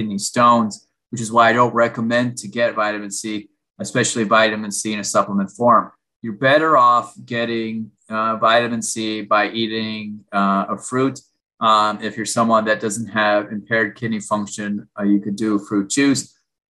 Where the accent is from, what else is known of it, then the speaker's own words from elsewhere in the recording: Florida, United States; Growing up in Florida, the Florida heat, I did not drink enough water.